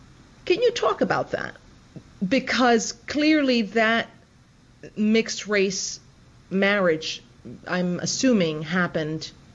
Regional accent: New York City, New York, United States; I'm from the Bronx.

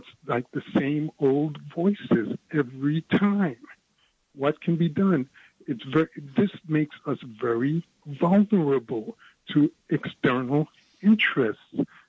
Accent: Brooklyn, New York, United States; now in Monmouth County, United States; I hail from Brooklyn. I'm currently in Central Jersey hell, Monmouth County, Crimson Red Trump territory.

